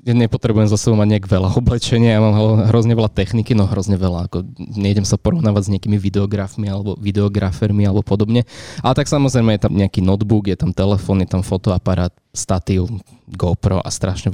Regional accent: Bratislava, Bratislava Region, Slovakia; Mne je doma v Bratislave, ja tu mám rodinu, kamarátov

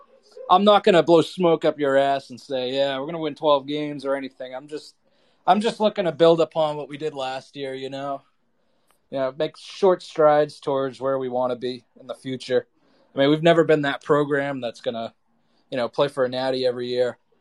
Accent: Boston, Massachusetts, United States; accent: Boston; now in Denton, United States; I'm up here in Texas. My Boston accent, Boston Aggie.

